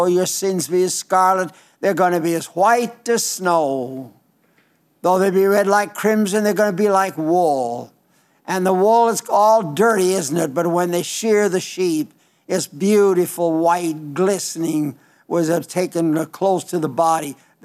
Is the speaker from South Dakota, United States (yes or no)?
yes; Belle Fourche, South Dakota, United States; Sturgis, South Dakota. This is my country. I was raised out in Belle Fouche. And it's just a wonderful, beautiful country.